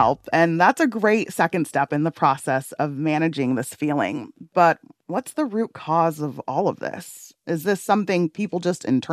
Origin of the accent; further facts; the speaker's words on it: Ghana; As a Ghanaian immigrant, my parents told me that all we had to do was work hard like everyone else